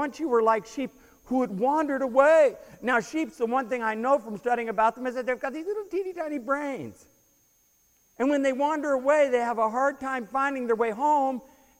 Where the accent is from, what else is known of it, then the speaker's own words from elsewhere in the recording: Long Beach, California, United States; I didn't grow up around sheep. I grew up in Long Beach, and a sheep was someone who went to Milliken instead of Wilson.